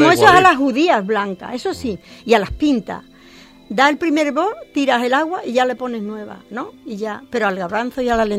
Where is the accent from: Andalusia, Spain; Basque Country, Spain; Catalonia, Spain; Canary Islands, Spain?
Andalusia, Spain; Porque, hijo, yo soy andaluza.